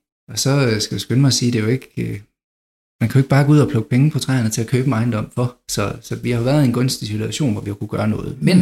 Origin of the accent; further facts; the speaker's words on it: Silkeborg, Central Denmark Region, Denmark; Og jeg kommer fra Silkeborg, i hvert fald fra størstedelen af mit livs vedkommende.